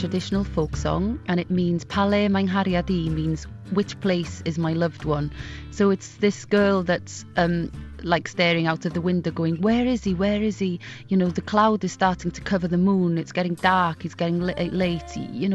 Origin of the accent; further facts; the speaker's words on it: Wales, United Kingdom; first language Welsh; English is a second language; So it's my mother tongue, it's my first language. I didn't speak English really until, you know, there was no need to speak English. And all my education has been done through the medium of Welsh.